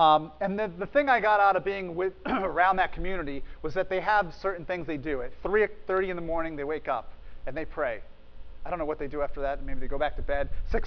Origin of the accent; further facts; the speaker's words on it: Wallingford, Connecticut, United States; now in Massachusetts, United States; I got to go to church in my hometown one Sunday, Wallingford, Connecticut. And about the time I moved here to Massachusetts